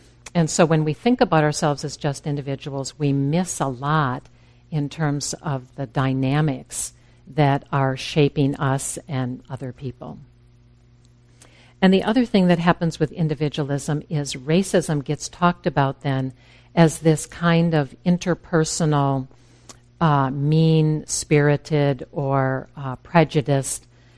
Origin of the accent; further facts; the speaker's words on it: Wisconsin, United States; I remember I grew up in Wisconsin out in the country